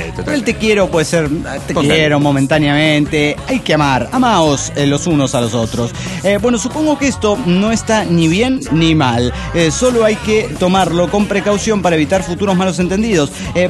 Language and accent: Spanish; Mexico City, Mexico